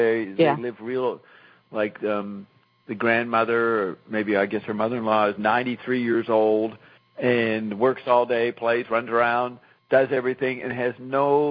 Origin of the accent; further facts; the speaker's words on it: United States; I'm American too. I don't know if us Americans have that issue.